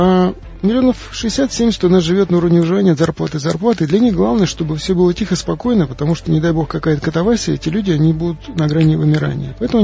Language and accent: Russian; Kazakhstan; born there; я родился в Казахстане